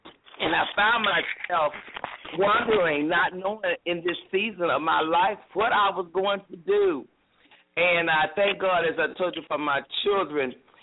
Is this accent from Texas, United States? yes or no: yes; Dallas, Texas, United States; I'm originally from Dallas, Texas. Came out of a pastor's home.